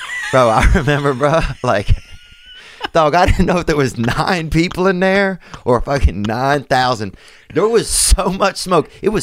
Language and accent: English; Louisiana, United States; also born or lived in Los Angeles; now in Nashville, United States; I still have my place in Los Angeles, and I'm from Louisiana originally